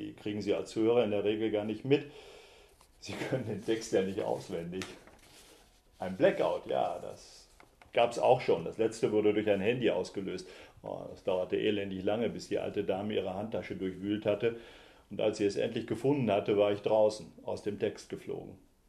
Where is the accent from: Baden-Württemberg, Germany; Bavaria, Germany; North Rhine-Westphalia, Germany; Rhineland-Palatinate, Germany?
North Rhine-Westphalia, Germany; Enger; born there; Also als gebürtiger Engeraner diesen legendären Sachsenherzog zu geben